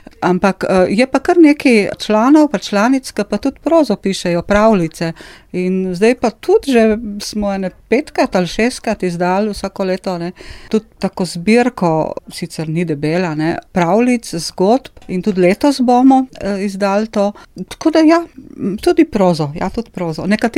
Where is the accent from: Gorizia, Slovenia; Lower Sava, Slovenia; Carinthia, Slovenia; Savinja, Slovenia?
Gorizia, Slovenia; Tolmin; pol iz Tolmina sva, recimo, samo dva, ne